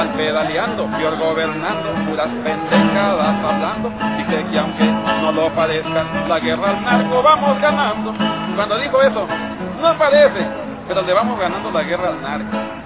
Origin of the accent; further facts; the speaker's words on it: Mexicali, Baja California, Mexico; Faltaban unos días para que yo naciera cuando los deportan, de tal manera que nací en Mexicali y no en Estados Unidos. Pues desde niño crecí viendo las faenas del campo